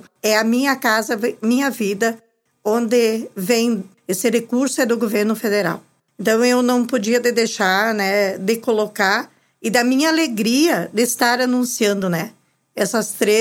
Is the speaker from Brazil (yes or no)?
yes; Rodeio Bonito, Rio Grande do Sul, Brazil; eu amo o meu município, onde eu cresci, onde eu formei família